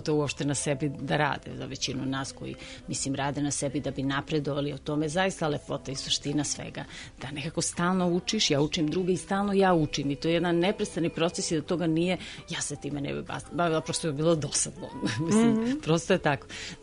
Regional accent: Valjevo, Kolubara District, Serbia; born there; pošto sam rođena u Valjevu, te godine su otvorili odsek duvački

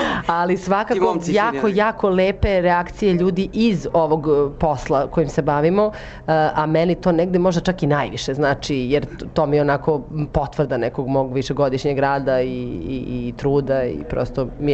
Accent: Serbia; ljudi onako kad čuju da smo iz Srbije

